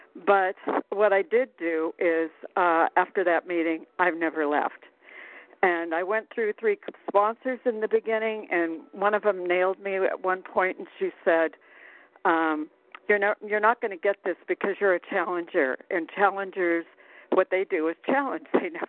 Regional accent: Arizona, United States; I'm from Arizona.

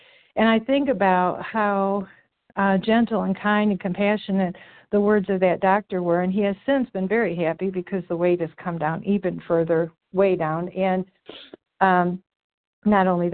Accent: Oregon, Ohio, United States; I'm from Oregon, Ohio.

